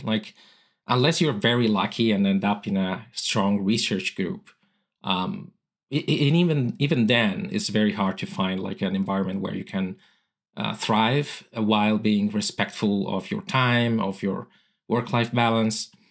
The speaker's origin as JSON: {"language": "English", "country": "Spain", "tie": "born or raised there", "also_born_or_lived": "Italy", "first_language": "Italian", "second_language": "English", "said": "because I'm Italian. I was born in Italy almost 41 years ago now. Even though I've been living in Spain since I was a kid, Italian is my mother tongue."}